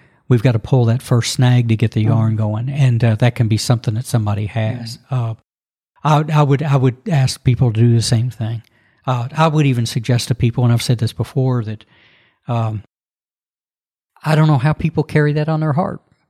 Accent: Louisville, Kentucky, United States; And growing up in Louisville, and I actually boated on the Ohio River for years

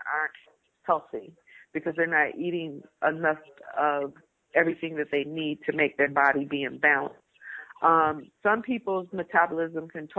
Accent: Milwaukee, Wisconsin, United States; Well, basically, I grew up in the Midwest, and it's a blue-collar kind of situation.

